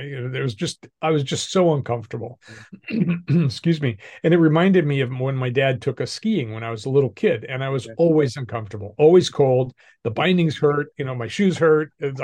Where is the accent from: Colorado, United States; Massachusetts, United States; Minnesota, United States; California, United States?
Colorado, United States; Denver; So I grew up in Denver, middle-class family.